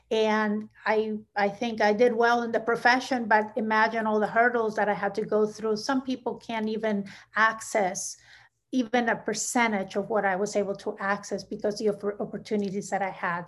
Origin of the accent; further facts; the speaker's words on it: Peru; I went back to my home country, Peru, and I went to a dual language school and so forth, and then came back here after I had a bachelor's degree in Peru studying in Spanish.